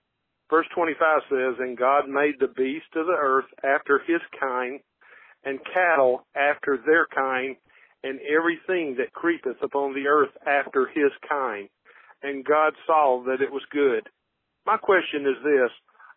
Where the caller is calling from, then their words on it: Hartsville, Alabama, United States; I'm calling from Hartsville, Alabama.